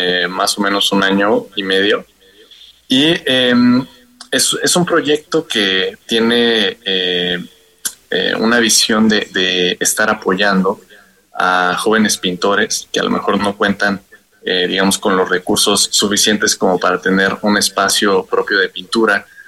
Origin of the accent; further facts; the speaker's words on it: San Luis de la Paz, Guanajuato, Mexico; now in Querétaro, Mexico; Yo soy originario de San Luis de la Paz, Guanajuato. Y me vine aquí a Querétaro a estudiar la carrera de artes visuales aquí en la Facultad de Artes de la UAC.